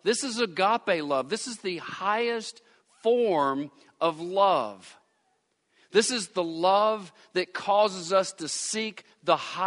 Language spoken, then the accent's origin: English; United States; now in Florida, United States; Not because I'm an American, not because I live in Florida, not because I'm a male, not because I'm white